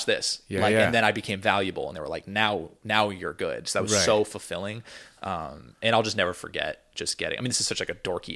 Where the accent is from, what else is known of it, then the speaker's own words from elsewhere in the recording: Orinda, California, United States; Growing up in the Bay. I mean, I grew up in like the East Bay, this town called Orinda, which is about 10 minutes from like Berkeley, Oakland